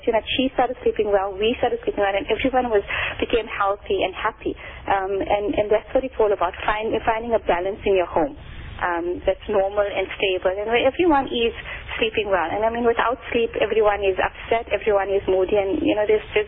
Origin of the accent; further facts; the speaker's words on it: Johannesburg, Gauteng, South Africa; now in Durban, South Africa; I am originally from Johannesburg and I got a degree in law as well as conveyancing. When I got married, I moved to Durban